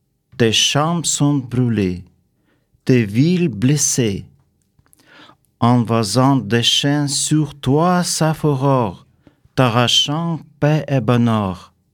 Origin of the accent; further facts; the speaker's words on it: Ukraine; French is a second language; moved away as an adult; now in Reims, France; je suis ukrainien, je suis arrivé à Reims 2024 février avec ma famille, avec ma femme Natalia, avec ma fille Elisabeth, parce que à Ukraine commençait la guerre.